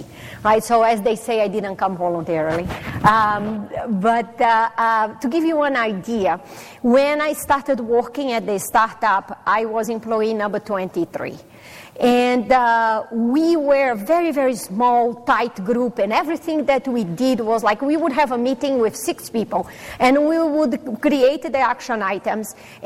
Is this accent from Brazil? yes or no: yes; Brazil; first language Portuguese; English is a second language; I am originally from Brazil. My mother tongue is Portuguese.